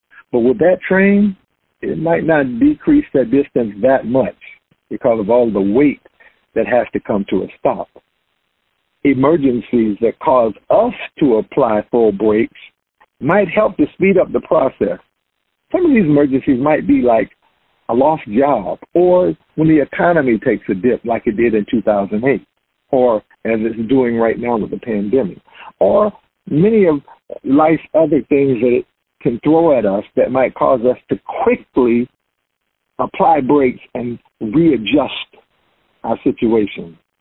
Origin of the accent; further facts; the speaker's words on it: the South, United States; I grew up in the South, so I was used to seeing long freight trains.